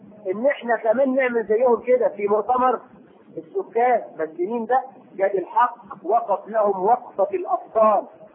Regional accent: Egypt; وفي عندنا في مصر يسمي بنته دينا وديانه

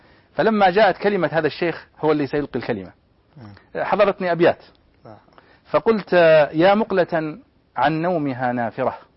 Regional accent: Abha, Asir, Saudi Arabia; ثم ذهبت إلى محل عندنا في أبها للدروع

